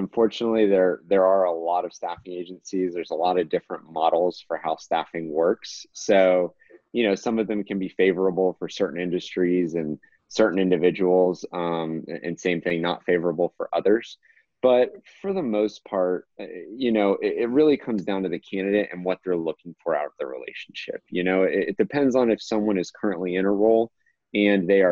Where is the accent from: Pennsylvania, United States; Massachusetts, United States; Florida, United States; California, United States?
Florida, United States; Tampa; I'm born and raised in Tampa and saw a lot about how tech companies were moving here